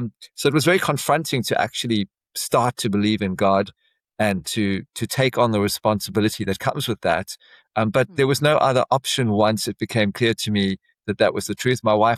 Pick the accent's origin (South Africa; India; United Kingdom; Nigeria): South Africa; now in Australia; So I grew up in South Africa. You would have never guessed from the accent.